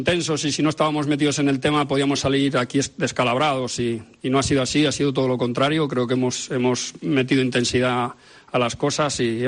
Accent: Madrid, Community of Madrid, Spain; yo soy madrileño

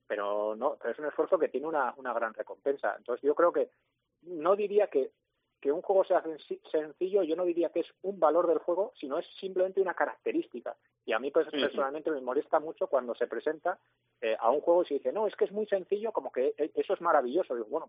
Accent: Navarre, Spain; yo creo que para nosotros como navarros la oportunidad de jugar

